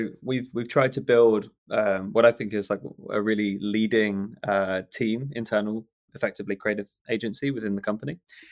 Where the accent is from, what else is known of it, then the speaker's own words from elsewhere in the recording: London, United Kingdom; moved away as an adult; now in Copenhagen, Denmark; And then after a year, decided to sort of part ways with London, which is basically my hometown, and instead, uproot and move to Copenhagen.